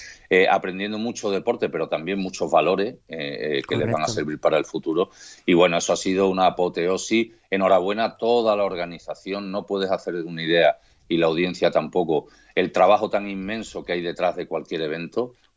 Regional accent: Jerez, Andalusia, Spain; Con mi tierra, Jerez, también es una ciudad grande

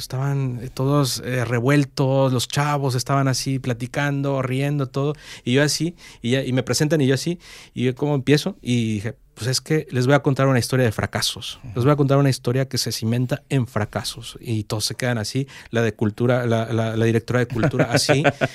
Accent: Mexico; now in Cádiz, Spain; como mexicano, como alguien de otro país, lo que sea. Pero eso nunca fue impedimento para yo poder integrarme a Cádiz, a la familia.

